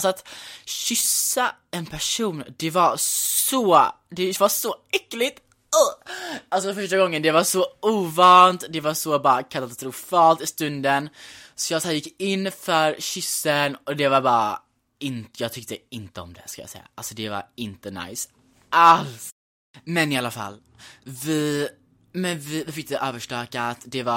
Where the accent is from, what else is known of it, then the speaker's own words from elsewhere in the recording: Gothenburg, Västra Götaland County, Sweden; also born or lived in New York, United States; jag är inte född i Göteborg, lol, jag är född i New York. Don't get it fucking twisted, I'm not a fucking peasant. Jag skojar bara. Nu jag är uppväxten i Göteborg i alla fall